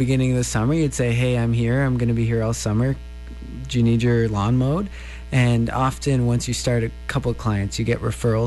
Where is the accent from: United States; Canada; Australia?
Canada; Ottawa, Ontario; So I grew up in Ottawa, and I'm a real estate agent and a real estate investor here in Ottawa.